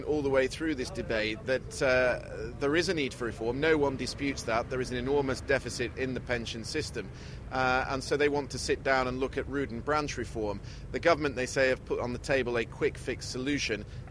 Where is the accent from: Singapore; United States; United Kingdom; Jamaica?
United Kingdom; now in France; to me as a Brit